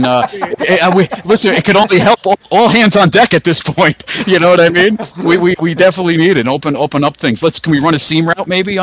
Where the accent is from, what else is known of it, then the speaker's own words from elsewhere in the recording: Paramus, New Jersey, United States; now in Rockaway, United States; I used to be from Bergen County, Paramus area. Now we moved out northwest Jersey near Rockaway, New Jersey, like right around there.